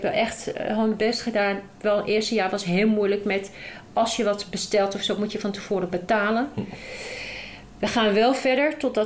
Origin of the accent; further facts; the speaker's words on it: Morocco; Want bij ons in Marokko, de deuren zijn altijd open. Hè? Vooral in ons klein stadje.